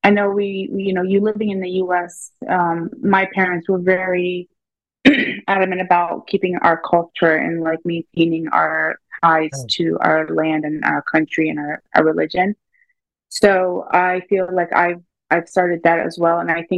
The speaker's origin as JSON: {"language": "English", "country": "Palestine", "said": "So usually I always kid by saying, \"Oh, I'm from Ocean City,\" but they're like, \"Where are you from?\" Like, \"Where are you really from?\" I'm like, and then when I used to say I'm from Palestine, they were like"}